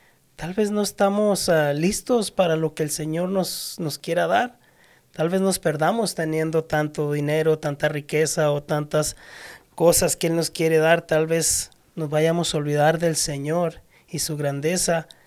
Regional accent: Mexico; yo que soy de México y pues conozco muchas personas

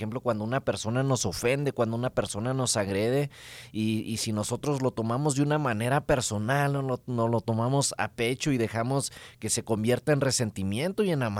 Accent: Mexico; como decimos así como mexicanos

